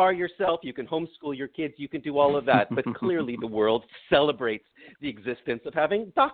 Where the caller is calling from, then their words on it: California, United States; I am here at our headquarters in sunny Southern California